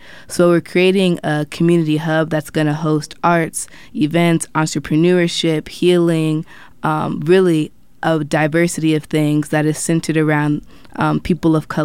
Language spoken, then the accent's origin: English; Seattle, Washington, United States; now in Portland, United States; I'm originally from Seattle and just moved to Portland about 3 months ago because my partner is teaching at Kairos PDX.